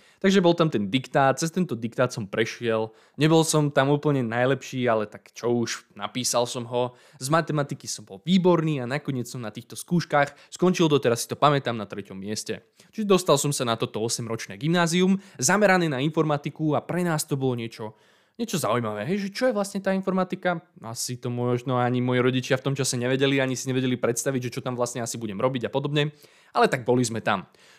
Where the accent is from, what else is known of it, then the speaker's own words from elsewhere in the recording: Trstená, Žilina Region, Slovakia; Obidva ja aj môj brat, vlastne celá moja rodina, pochádzame z Oravy, konkrétne z mesta Trstená.